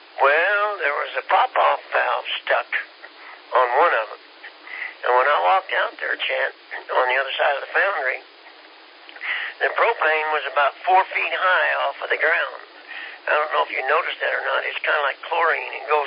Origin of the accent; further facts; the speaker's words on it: Kansas, United States; moved away; We're from Kansas, you know. But we've been here 15 years.